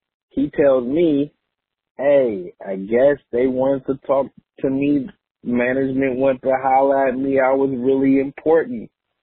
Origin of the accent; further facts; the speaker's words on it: California, United States; you know, we grew up in the Bay Area, so it's a little different.